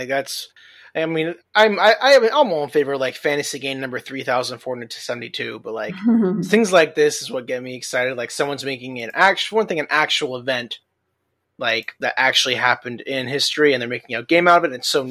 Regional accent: the South, United States; accent: southern; I'm my southern accent's getting in the way.

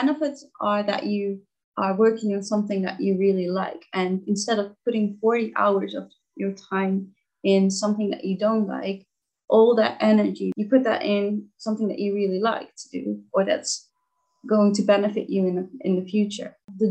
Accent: Netherlands; English is a second language; because I'm from the Netherlands, I had to do a IELTS test, just testing my English

